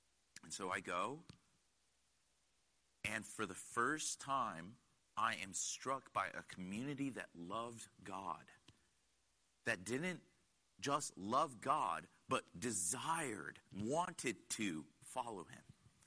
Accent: Connecticut, United States; Now, I'm not a super Christian. I grew up in Connecticut. My parents were immigrants.

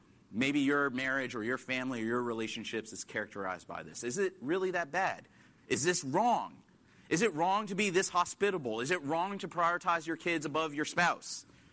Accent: Washington, District of Columbia, United States; I come from Washington, D.C., just a few blocks away

